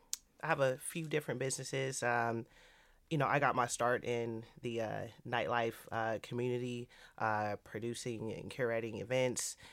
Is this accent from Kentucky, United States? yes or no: no; Oakland, California, United States; Oakland native. My family came from Texas. Most Oakland natives either came from New Orleans or Texas. I grew up in East Oakland